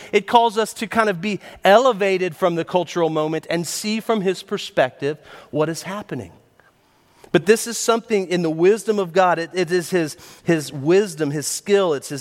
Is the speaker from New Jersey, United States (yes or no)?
no; Pine Hills, Florida, United States; I grew up on streets in Pine Hills that you needed street smarts.